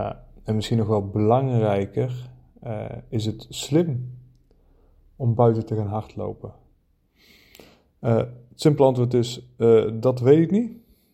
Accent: North Brabant, Netherlands; Ik kom zelf trouwens uit Brabant.

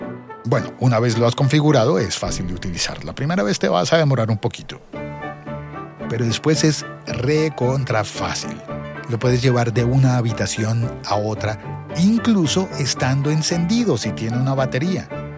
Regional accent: Colombia; La batería cuesta, al menos en mi país, en Colombia, cuesta unos $60.

